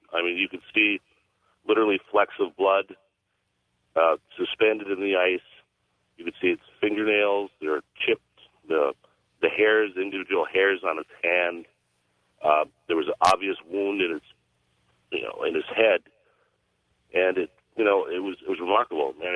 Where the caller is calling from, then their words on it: Two Harbors, Minnesota, United States; I'm calling from Two Harbors, Minnesota. It's on the shore of Lake Superior.